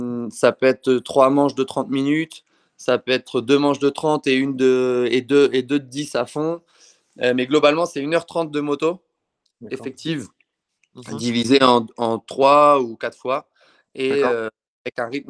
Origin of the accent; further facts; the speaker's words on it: Hauts-de-France, France; chez nous, dans le Nord